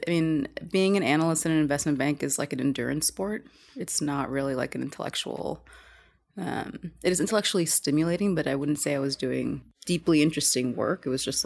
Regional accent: Kuwait; I grew up in Kuwait.

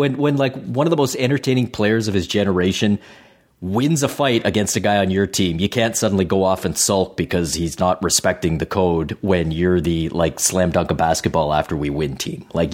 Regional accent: Canada; because I'm Canadian

